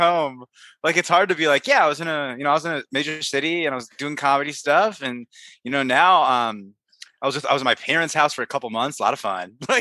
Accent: Indianapolis, Indiana, United States; also born or lived in Miami; Yeah, I grew up in Indianapolis, and then my folks split. So, like, there was a while where it was like every other year I'd be in my mom with my mom in Miami or with my dad in Indiana.

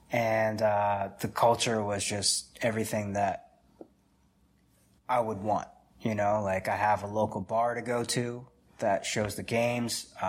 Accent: New Jersey, United States; I also grew up there, man.

